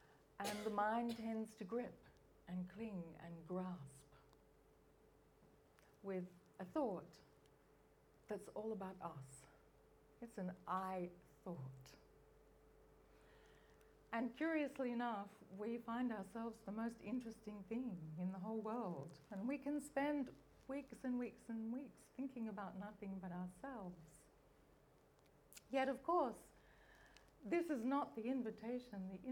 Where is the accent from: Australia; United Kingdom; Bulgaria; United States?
Australia; I'm from Australia.